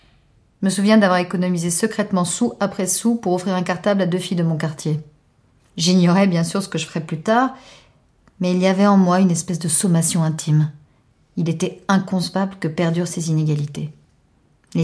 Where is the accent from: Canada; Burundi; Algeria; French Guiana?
French Guiana; Cayenne; Et voilà que de retour chez moi à Cayenne, à Noël 2013, je commence à écrire la nuit sur cette expérience.